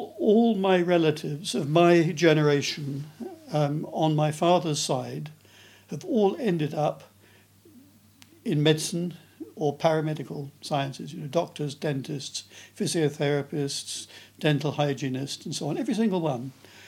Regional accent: King's Lynn, East of England, United Kingdom; born there; I was born in King's Lynn in Norfolk, 3rd of March 1936.

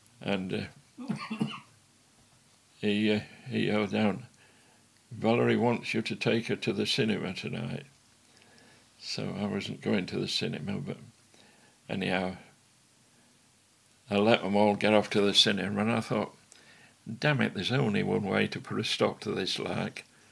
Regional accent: Kirk Sandall, Yorkshire and the Humber, United Kingdom; Well, I was born in Kirksandel, so I went to the infant and the junior school there, which is the next village here.

